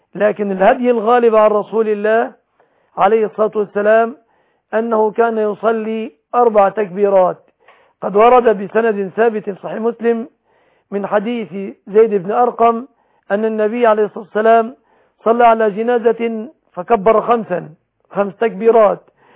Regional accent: Egypt

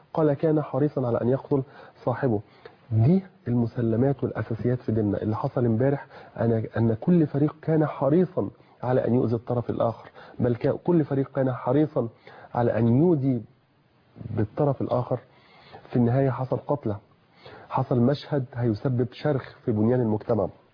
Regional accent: Egypt

